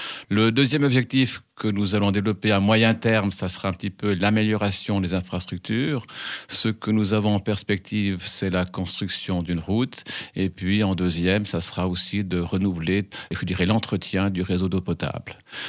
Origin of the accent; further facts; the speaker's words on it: Les Agettes, Valais, Switzerland; Je suis bien les Agettes, j'ai toujours habité cette commune